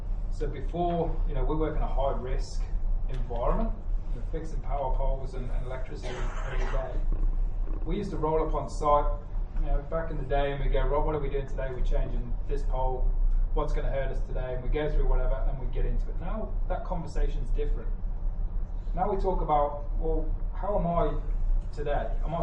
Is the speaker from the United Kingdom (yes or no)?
yes; England, United Kingdom; As an Englishman, I'll...